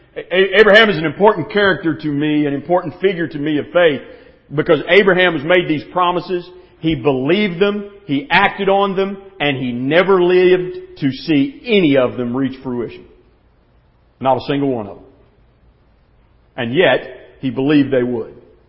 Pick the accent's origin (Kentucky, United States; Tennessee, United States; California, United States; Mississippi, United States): Tennessee, United States; don't have the same accent that I have. Growing up in East Tennessee, I barely have a grasp of English